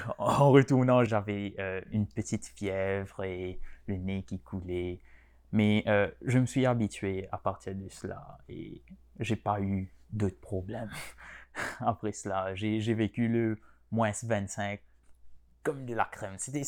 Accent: Mauritius; first language Mauritian Creole; French is a second language; Alors, nous parlons majoritairement le créole, c'est notre langue maternelle, mais notre créole est basé du français. C'est influencé par le français parce qu'on était colonisé par les Français et les Anglais auparavant.

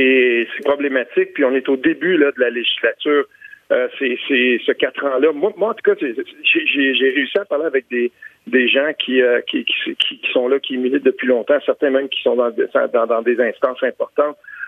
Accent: Quebec, Canada; moi je suis de l'Outaouais

